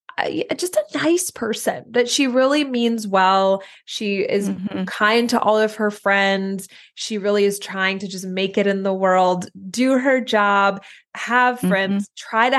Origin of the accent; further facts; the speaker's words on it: Louisiana, United States; But I'm from Louisiana.